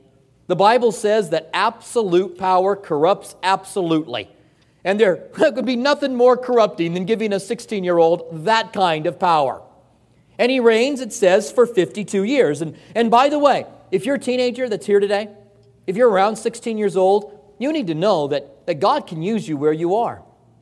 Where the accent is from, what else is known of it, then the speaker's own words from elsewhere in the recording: Albuquerque, New Mexico, United States; I grew up in Albuquerque, and it gets snow there that will stay on the ground for a couple of months out of the year. The elevation of Albuquerque is about a mile high.